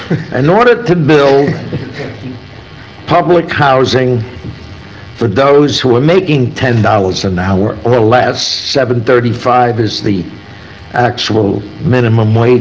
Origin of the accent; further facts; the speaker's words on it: New York City, New York, United States; I come from New York, where I grew up, a nickel, I got on the subway, I could go hundreds of miles through four boroughs, actually, by subway.